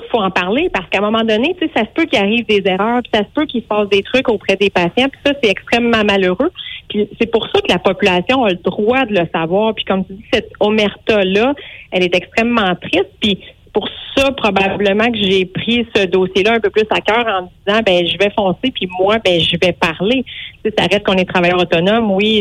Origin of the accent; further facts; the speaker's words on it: Maniwaki, Quebec, Canada; born there; Je suis née ici à Maniwaki. Je suis revenue travailler ici. J'ai fondé ma famille ici. Je travaille encore ici.